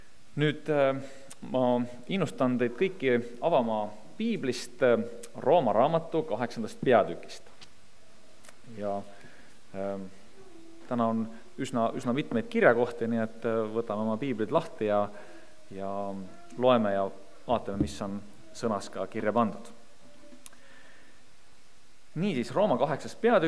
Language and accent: Estonian; Tallinn, Harju County, Estonia; Tallinnast.